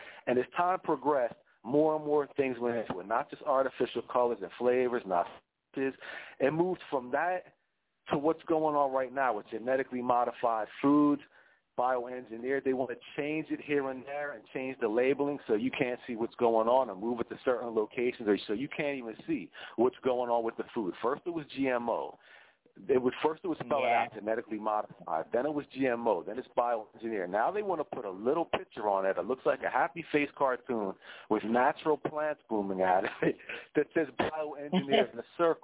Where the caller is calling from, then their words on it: New Jersey, United States; I'm calling from South Jersey.